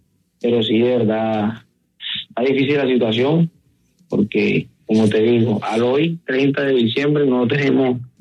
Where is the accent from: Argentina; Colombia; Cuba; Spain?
Colombia; Caribbean Region; Soy costeño, pero bacano.